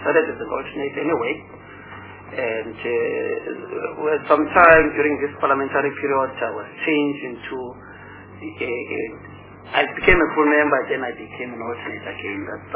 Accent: Gauteng, South Africa; I'm from Gauteng. I've got a rural constituency.

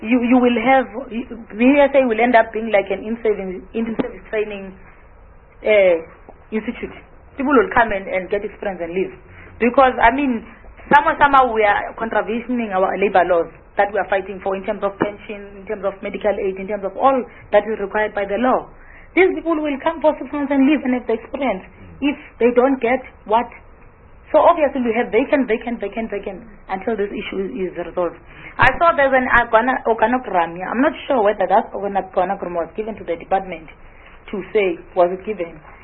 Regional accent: South Africa; I don't think as a South African and as an honorable member that situation is correct.

